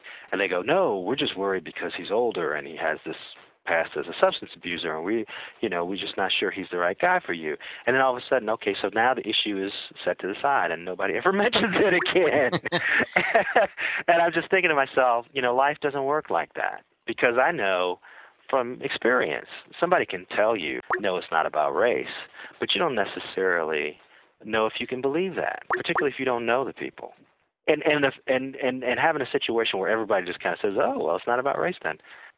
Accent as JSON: {"language": "English", "town": "Gary", "region": "Indiana", "country": "United States", "said": "I'm from Gary, Indiana, kind of a steel town right next to Chicago."}